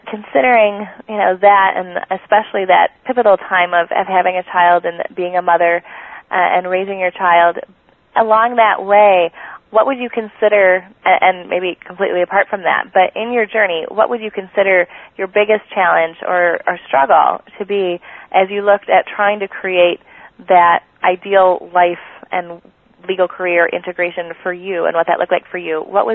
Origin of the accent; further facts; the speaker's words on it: Minnesota, United States; accent: Minnesota; I was just thinking between your Southern accent and my Minnesota accent, we're just going to get some geographical diversity.